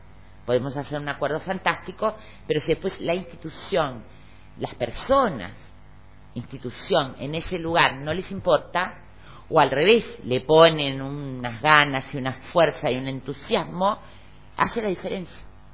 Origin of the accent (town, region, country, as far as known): Uruguay